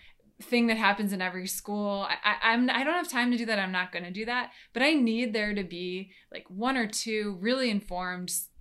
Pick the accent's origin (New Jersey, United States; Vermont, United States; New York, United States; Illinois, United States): New York, United States; now in Washington, United States; So now I live in DC. Like I told you, I moved from New York. It's where I grew up